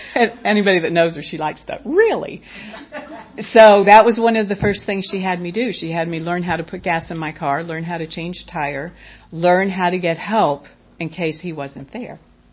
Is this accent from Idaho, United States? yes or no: no; Miami, Florida, United States; also born or lived in California; And so I married the first time and I moved to California. I grew up in Miami.